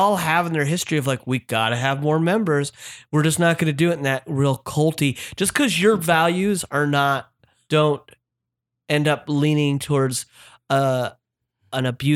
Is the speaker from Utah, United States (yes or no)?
yes; Utah, United States; Yeah, I grew up Mormon in Utah, born and raised.